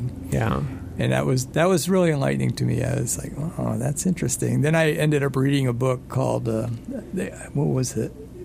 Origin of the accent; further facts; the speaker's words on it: Illinois, United States; when I was growing up in Illinois, it was a very stable landscape.